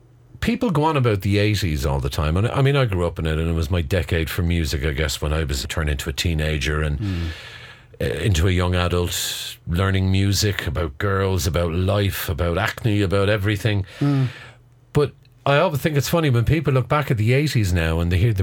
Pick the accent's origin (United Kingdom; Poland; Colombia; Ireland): Ireland; Cork, Munster; I remember growing up in Cork in the 80s